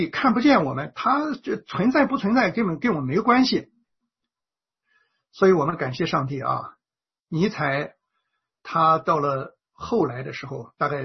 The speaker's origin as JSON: {"language": "Chinese", "country": "China", "said": "我们中国人也是这样的是吧，建庙雕刻偶像"}